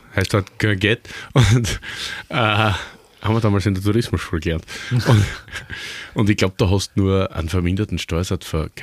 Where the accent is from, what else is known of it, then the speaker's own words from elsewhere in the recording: Styria, Austria; für mich als Steirer